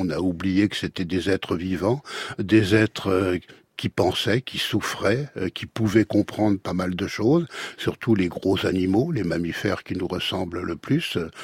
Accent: Normandy, France; Je suis normand d'origine et breton de cœur.

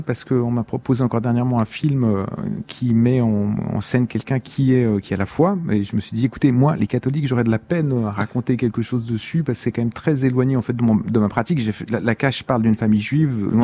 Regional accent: Switzerland; now in France; Et puis les protestants, quand j'étais petit, étaient majoritaires en Suisse.

